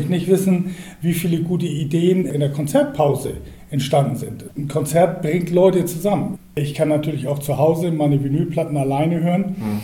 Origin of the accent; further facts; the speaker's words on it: Wilster, Schleswig-Holstein, Germany; born there; Ja, ich bin in Wilster geboren.